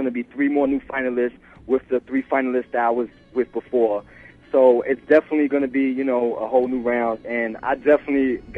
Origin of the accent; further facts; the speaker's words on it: New York, United States; I grew up in New York, you know, and I grew up in several other places as well, but I love New York